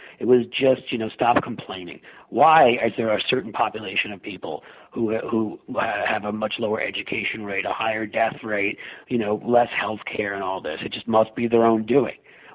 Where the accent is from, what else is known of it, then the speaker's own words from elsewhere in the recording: New York City, New York, United States; I grew up in New York City